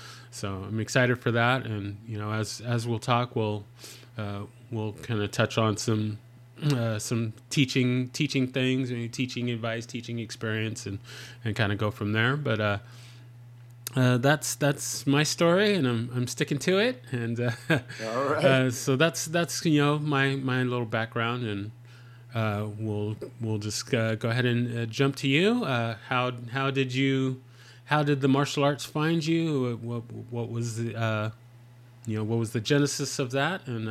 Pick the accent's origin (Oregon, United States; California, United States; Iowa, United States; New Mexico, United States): California, United States; San Diego; Once I got out of the Army, I moved to the Dallas-Fort Worth area. I'm originally from the San Diego area